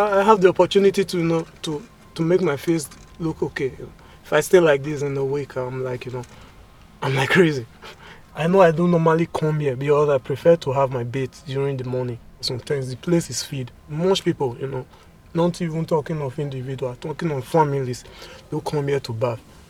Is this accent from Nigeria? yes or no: yes; Nigeria; moved away as an adult; also born or lived in Italy; now in New York, United States; from Nigeria, and I'm 27 years old. So I've been in New York for 2 months plus.